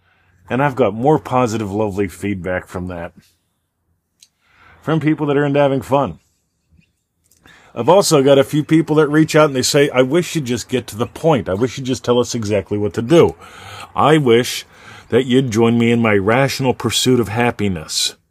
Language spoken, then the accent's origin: English; Pennsylvania, United States; I grew up in Pennsylvania, and it took like 24 hours to drive to Disneyland or Disney World